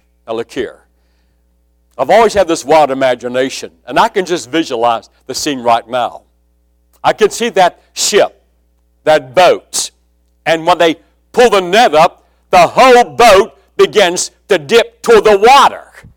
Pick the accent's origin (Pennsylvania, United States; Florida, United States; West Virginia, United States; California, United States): West Virginia, United States; I said, "Well, sir, I'm from West Virginia. I've hunted all my life."